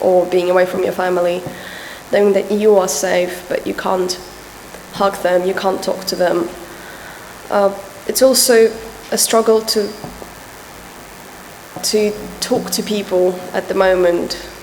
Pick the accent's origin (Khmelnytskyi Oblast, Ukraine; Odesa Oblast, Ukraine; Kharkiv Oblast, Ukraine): Khmelnytskyi Oblast, Ukraine; Khmelnytskyi; So I'm from Khmelnytskyi. This doesn't sound like anything you know, probably. It's in between central and western Ukraine.